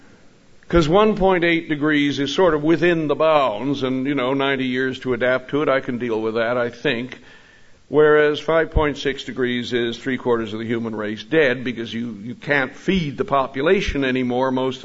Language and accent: English; Newfoundland and Labrador, Canada; I grew up in Newfoundland.